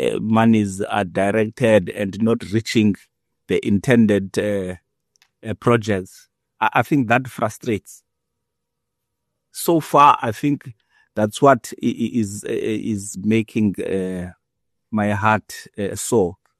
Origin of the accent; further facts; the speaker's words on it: King Williamstown, Eastern Cape, South Africa; Originally, I'm from King Williamstown.